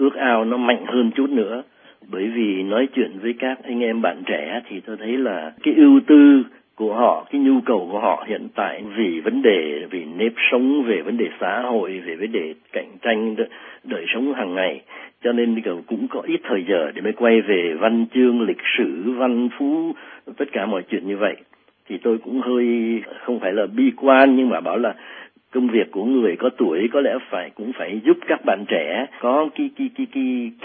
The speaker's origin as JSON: {"language": "Vietnamese", "region": "Southern Vietnam", "country": "Vietnam", "tie": "born or raised there", "also_born_or_lived": "Rạch Giá / Long Xuyên", "said": "tôi là người tuy là nói dòng Bắc và gốc thì cha mẹ miền Bắc, nhưng tôi sinh trưởng ở Nam"}